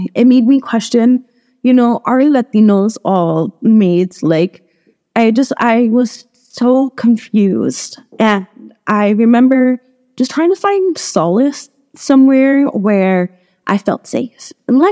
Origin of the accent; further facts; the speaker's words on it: Venezuela; moved away; my home country. My grandmother can tell you all the plants and their medicinal uses. And when I had to leave Venezuela because we had a coup in 2002